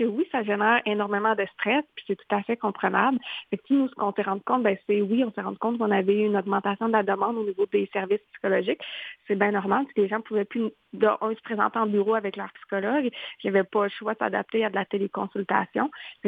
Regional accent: Quebec, Canada; moi, je suis originaire d'une région éloignée de la Abitibi-Témiscamingue

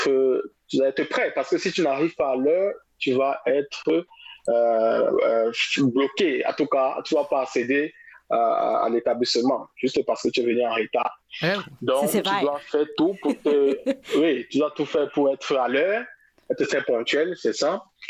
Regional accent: Douala, Littoral, Cameroon; Moi, j'ai grandi à Douala, capitale économique.

